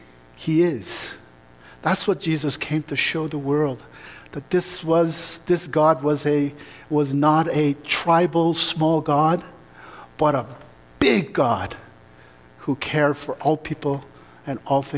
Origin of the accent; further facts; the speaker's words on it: South Korea; now in Canada; For me, growing up in South Korea, and even here in Canada in the Korean communities